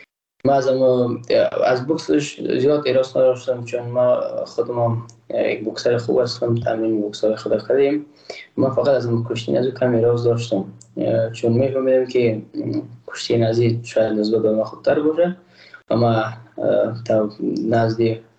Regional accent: Afghanistan; ما یک افغان هستم

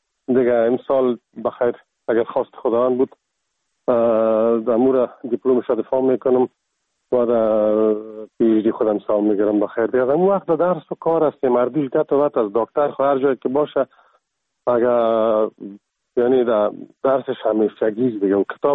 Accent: Kabul, Afghanistan; moved away as an adult; also born or lived in Ghazni; now in Czech Republic; از کابل هستم و از سال 1985 در چک سلواکیا،

